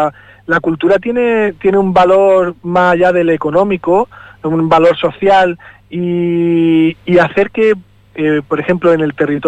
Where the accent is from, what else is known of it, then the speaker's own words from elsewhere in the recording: Andalusia, Spain; la mayoría de comunidades autónomas, yo vengo de Andalucía